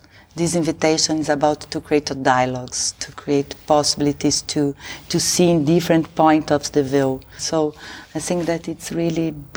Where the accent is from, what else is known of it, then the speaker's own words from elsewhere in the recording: Brazil; English is a second language; I'm from Brazil. I'm a theater director and also cinema director.